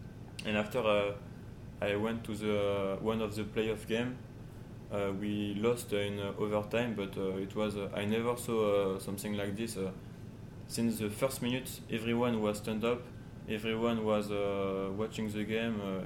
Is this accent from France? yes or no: yes; France; English is a second language; I'm from France, and you?